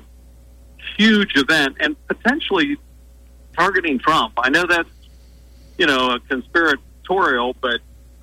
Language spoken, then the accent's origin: English; Ohio, United States; I'm driving through. I'm from Ohio and just on the road.